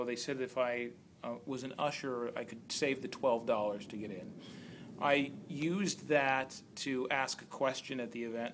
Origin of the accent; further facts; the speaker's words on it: Newport Beach, California, United States; born there; I was born here in Newport Beach, California. I do not do very well in the cold, and said, I'm going to have to pass.